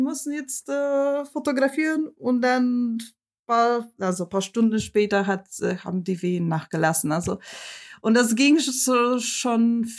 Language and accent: German; Poland; German is a second language; moved away as an adult; now in Munich, Germany; Ich komme ursprünglich aus Polen und wohne in Deutschland seit 2005. Mhm. Und jetzt wohne ich am Sundseite von München mit meinem Mann und meiner Tochter und zwei Kaninchen.